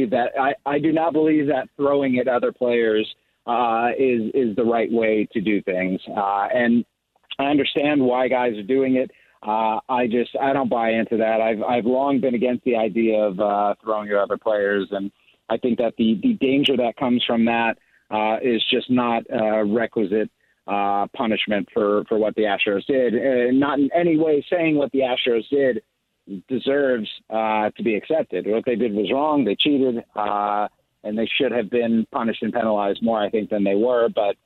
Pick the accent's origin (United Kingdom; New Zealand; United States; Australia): United States; Cleveland, Ohio; I grew up in Cleveland, so Syracuse winters weren't a big thing to me.